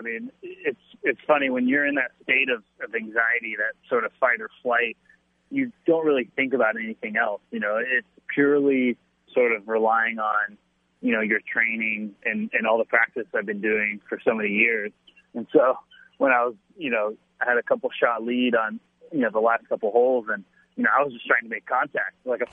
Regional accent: California, United States; Well, you know, I grew up in California. I actually went to a high school that had a lot of good students.

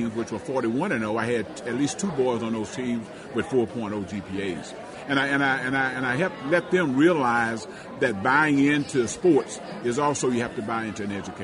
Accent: Lena, Louisiana, United States; And I think the experience I had growing up in rural Lena and Taylor Hill community

